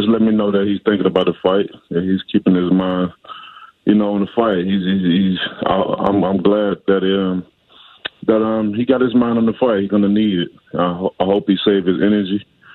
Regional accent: Tuscaloosa, Alabama, United States; Well, where I came from, it was all about football. Basketball. I'm from Tuscaloosa, Alabama. So, you know, as a child, that's all we saw.

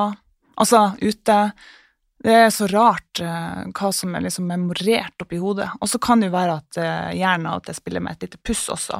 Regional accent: Gratangen, Troms, Norway; jeg og ungene skulle reise til Gratangen der jeg er fra, det er liksom en flytur og en biltur unna

